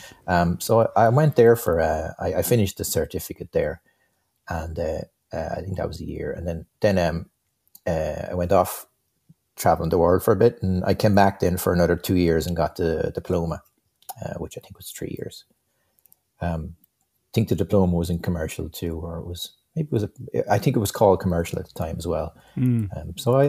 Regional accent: Slieverue, Leinster, Ireland; When I was a kid growing up in Slieveroo, just outside town

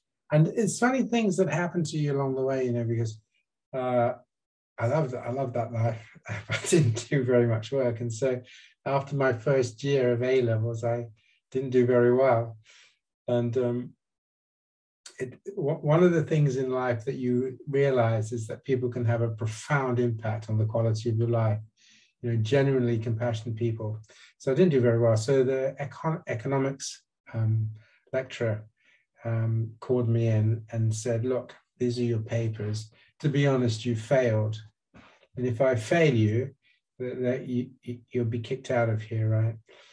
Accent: Gambia; born there; But I was born in the Gambia.

